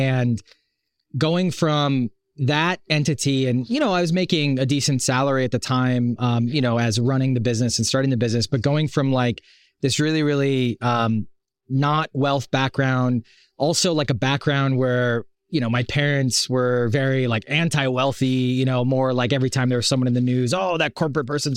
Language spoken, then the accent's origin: English; Wisconsin, United States; I grew up in Wisconsin in the Midwest, relatively poor, very blue collar type family.